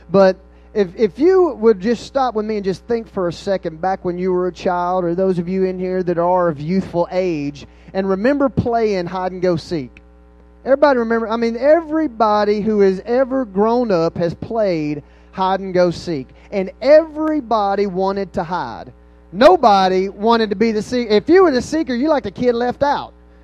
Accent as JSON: {"language": "English", "town": "Henderson", "region": "Texas", "country": "United States", "tie": "born or raised there", "said": "I'm originally from Henderson, Texas. Born and raised there."}